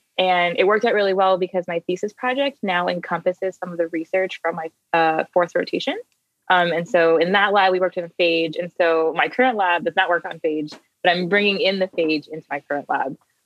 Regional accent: Tucson, Arizona, United States; And I'm from Tucson, Arizona. But I did my undergrad at Berkeley.

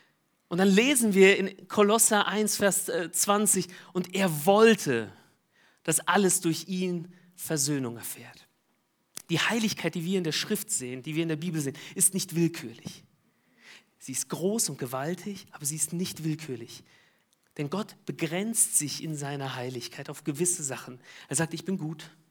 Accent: Tajikistan; Ich komme selbst aus Tadschikistan, bin dort geboren, habe dort meinen Zivildienst gemacht.

